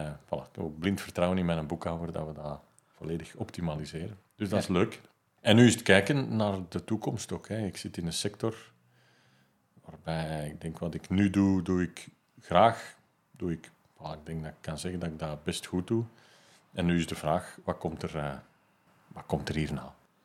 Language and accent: Dutch; Belgium; Nu, op zich blazen wij niet hoog van de toren, wij als Belgen.